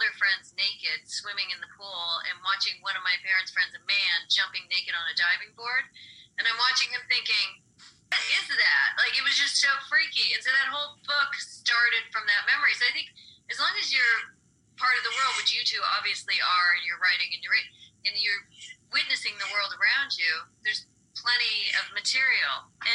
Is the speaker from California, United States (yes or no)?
yes; California, United States; growing up in California, I love shoes, and you wear nice shoes, and you wear scrappy sandals